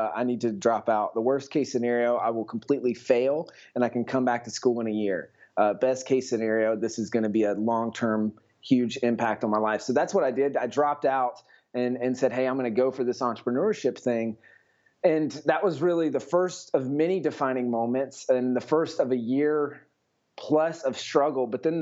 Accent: South Carolina, United States; now in San Francisco, United States; I'm from South Carolina originally. I live in San Francisco now.

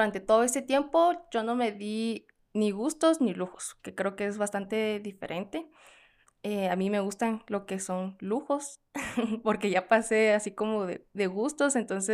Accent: South Korea; Spanish is a second language; pues yo soy coreana, sé hablar bien coreano y español

